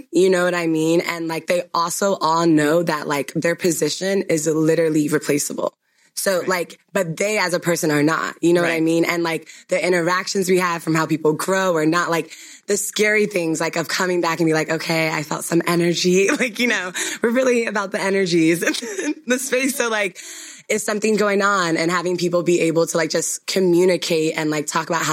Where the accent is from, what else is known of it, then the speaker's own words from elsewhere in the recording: Ghana; shea butter being like something as a Ghanaian, like I literally just had it in my closet all the time.